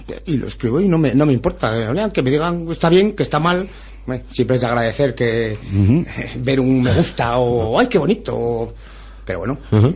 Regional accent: Pamplona, Navarre, Spain; now in Tudela, Spain; yo soy de Pamplona, yo nací en Pamplona, pero por circunstancias, pues hace unos años me vine a vivir aquí a Tudela.

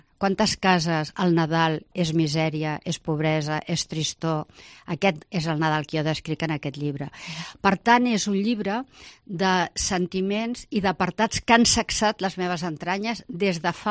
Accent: Barcelona, Catalonia, Spain; now in Torredembarra, Spain; Jo sóc de Barcelona, molts anys a Barcelona, però arriba un dia que dic vull fer arrels en un lloc que per dintre m'agradi, que m'agradi el paisatge, m'agradi la gent.

